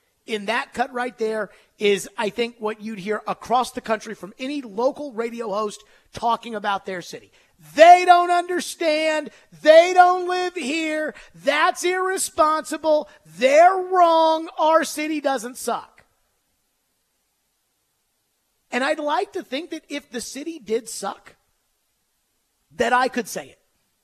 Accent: Memphis, Tennessee, United States; okay, I'm from Memphis. That's my hometown.

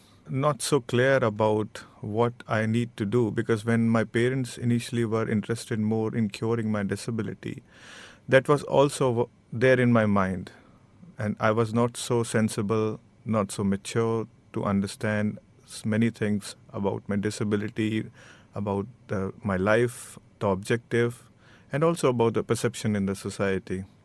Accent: Delhi, India; I was brought up in Delhi only.

